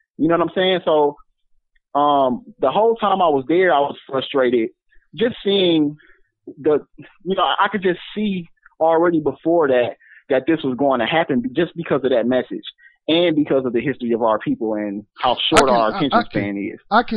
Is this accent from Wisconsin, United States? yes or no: yes; Wisconsin, United States; right now, if I go online and I tell people I'm from Wisconsin, they will not recognize that as a place they know black people to live